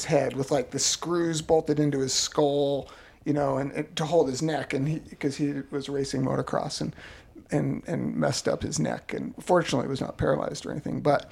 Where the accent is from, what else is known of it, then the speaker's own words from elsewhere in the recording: Utah, United States; so I could go up into the hills and like the mountains behind where I grew up and down in Utah County.